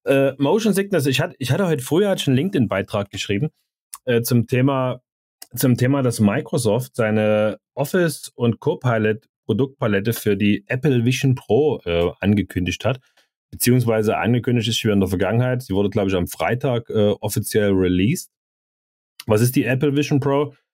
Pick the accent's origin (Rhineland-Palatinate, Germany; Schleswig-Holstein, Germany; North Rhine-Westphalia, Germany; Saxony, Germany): Saxony, Germany; born there; als gebürtiger Sachse